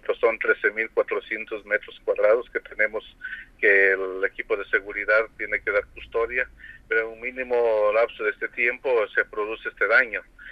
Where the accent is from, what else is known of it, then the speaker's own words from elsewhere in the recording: Zamora, Zamora-Chinchipe, Ecuador; somos todos los zamoranos